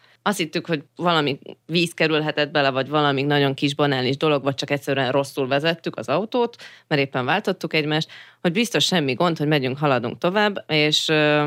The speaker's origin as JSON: {"language": "Hungarian", "town": "Komárom", "region": "Komárom-Esztergom", "country": "Hungary", "said": "Mivel, hogy mind a hárman komáromiak vagyunk, ezért nekünk az volt a bázisunk, onnét könnyebben indultunk el."}